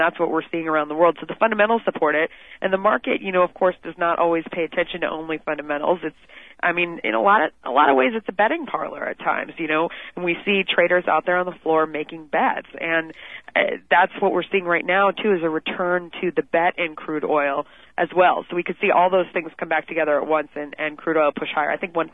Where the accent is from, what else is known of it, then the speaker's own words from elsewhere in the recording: Los Angeles, California, United States; When you grow up in L.A. or anywhere around L.A., and I'm from the Valley, the Valley girl